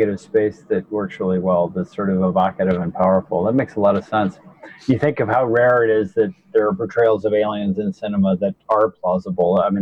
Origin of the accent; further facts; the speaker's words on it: Des Moines, Iowa, United States; And I saw there was this theater in my hometown of Des Moines